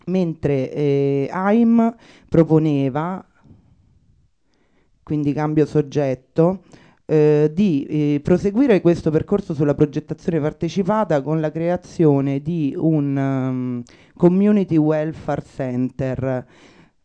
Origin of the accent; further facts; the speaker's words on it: Rome, Lazio, Italy; Io sono di Ottavia, sono cresciuta in zona